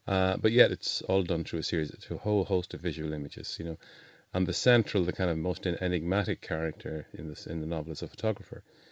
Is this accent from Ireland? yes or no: yes; Sligo, Connacht, Ireland; born there; I was born in Sligo, where W.B. Yeats was born and lived.